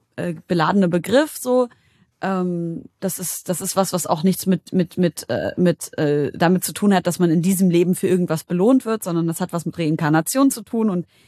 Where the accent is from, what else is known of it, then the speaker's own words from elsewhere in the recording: Syria; seit über 10 Jahren herrscht in meiner Heimat Syrien Krieg.